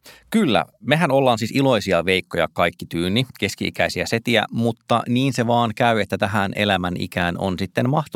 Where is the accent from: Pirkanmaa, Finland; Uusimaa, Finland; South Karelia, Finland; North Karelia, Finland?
North Karelia, Finland; Joensuu; Ei oltu tiivissä yhteydessä enää sen jälkeen, kun muutin pois Joensuusta